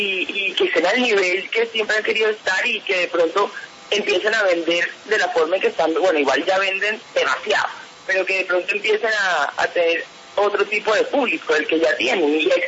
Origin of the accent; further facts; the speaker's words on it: Colombia; Yo quiero como colombiana que el centro en Colombia sea como en cualquier país